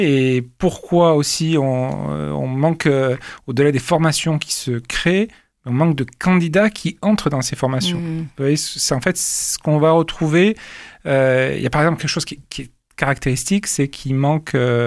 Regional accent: Toulouse, Occitanie, France; Je suis toulousain, j'ai fait toute ma carrière sur Toulouse.

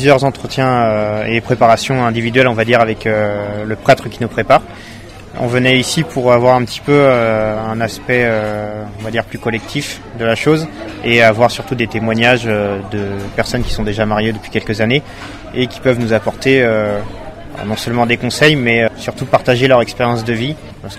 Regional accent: Angers, Pays de la Loire, France; now in Pau, France; je suis à Pau depuis 2020, je suis originaire d'Angers, j'ai 31 ans

